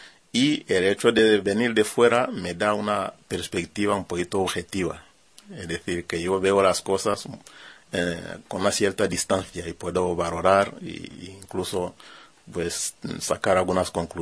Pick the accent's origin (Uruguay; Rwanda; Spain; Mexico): Rwanda; moved away; Salí de Ruanda en 1994, después del genocidio, que viví directamente, en directo, y estuve en los campamentos de refugiados en Congo, en Zaire, concretamente en la zona de Goma